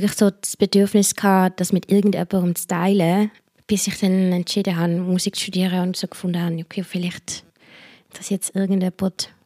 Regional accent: Basel, Basel-Stadt, Switzerland; Ich bin hier geboren in Basel und aufgewachsen. Meine Familie ist... Ich würde so sagen, meine Mutter ist aus Brasilien und mein Vater ist halbe Brasilianer und halbe Schweizer. Wenn man das ausrechnet, macht mich das zu 3/4 Brasilianerin.

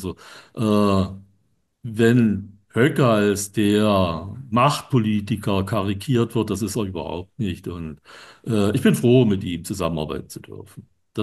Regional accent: Thuringia, Germany; Ich komme aus Thüringen

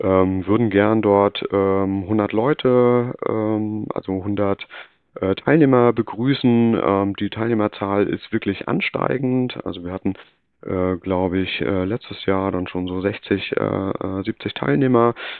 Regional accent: Sternberg, Mecklenburg-Vorpommern, Germany; ich komme gebürtig aus der Nähe von Sternberg. Das ist ein kleinerer Ort in Mecklenburg-Vorpommern, so im Dreieck zwischen Schwerin, Rostock und Güstrow.

